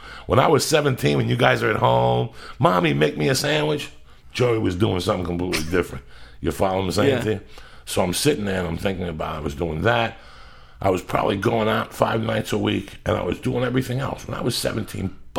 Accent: New Jersey, United States; We just talk about different movies and different things that I grew up with in Jersey.

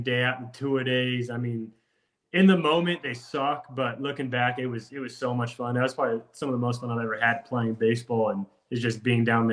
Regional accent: Provo, United States; Yeah, I mean, I'm from Provo, Colorado, a small southern town.

